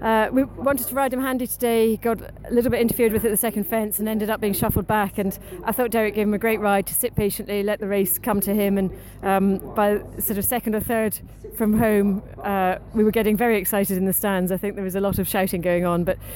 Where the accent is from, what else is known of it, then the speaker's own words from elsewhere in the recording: Scotland, United Kingdom; Well, being Scottish, I quite like the fact there's quite a lot of prize money as well.